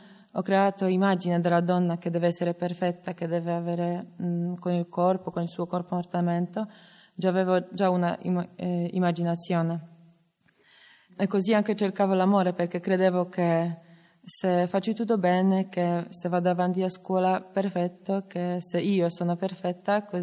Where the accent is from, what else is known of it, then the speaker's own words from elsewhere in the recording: Poland; now in Italy; sono venuta in comunità più di un anno fa, vengo dalla Polonia.